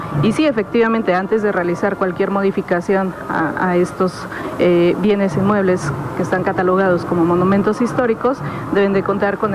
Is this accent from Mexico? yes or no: yes; Mexico; nos identifican como mexicanos que somos, ¿no?